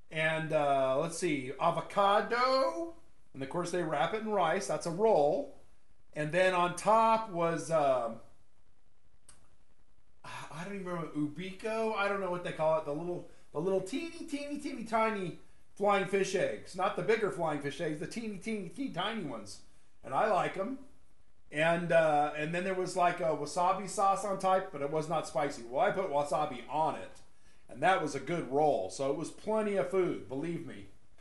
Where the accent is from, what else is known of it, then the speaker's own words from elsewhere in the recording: Arcadia, California, United States; Growing up, I grew up in the Arcadia, Temple City area of the San Gabriel Valley.